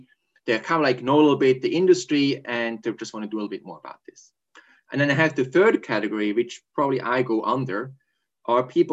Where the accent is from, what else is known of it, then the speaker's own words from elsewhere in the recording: Switzerland; I've been born and raised in Switzerland. I actually did all my schools and education in Switzerland, except HBS.